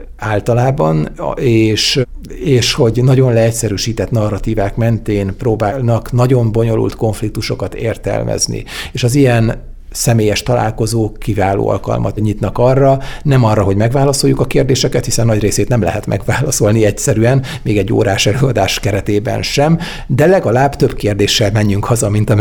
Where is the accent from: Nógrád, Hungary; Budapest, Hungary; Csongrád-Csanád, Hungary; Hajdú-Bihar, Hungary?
Hajdú-Bihar, Hungary; Debrecen; én magam debreceni vagyok egyébként